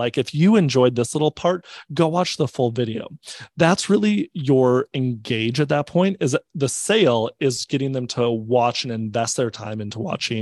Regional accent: North Dakota, United States; Like, we're from North Dakota, so small town cafes are really where you go for referrals.

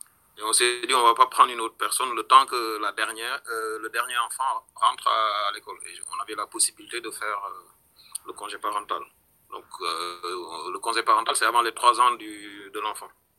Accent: Senegal; Moi, je suis originaire du Sénégal.

